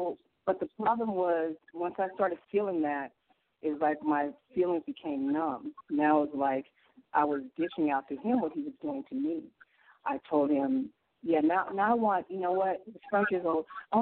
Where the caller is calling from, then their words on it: Illinois, United States; I'm calling from Illinois.